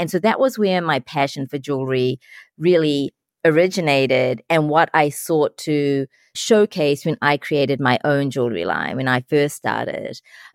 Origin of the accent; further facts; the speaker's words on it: New Zealand; I'm South Asian, I'm Sri Lankan Tamil by origin. I was born and raised in New Zealand. I'm of South Asian descent.